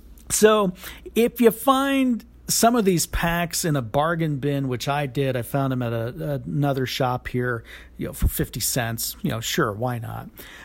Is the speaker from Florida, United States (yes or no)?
yes; Florida, United States; The St. Pete Pelicans, I do recall growing up in the Tampa Bay area, I do vaguely recall the St. Pete Pelicans.